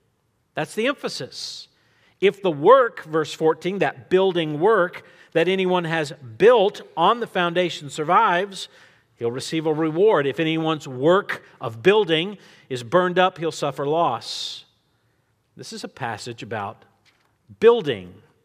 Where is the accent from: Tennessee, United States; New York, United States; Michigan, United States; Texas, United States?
Texas, United States; to use a little good Texas phrase there, being a Texan from the great nation. All hail the Republic.